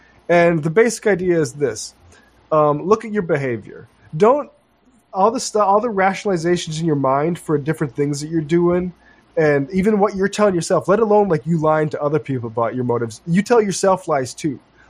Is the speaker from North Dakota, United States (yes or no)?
yes; Mandan, North Dakota, United States; there's this place that used to be in fucking Mandan, my hometown, called Bonanza, and they knocked it down and put up a Culver's.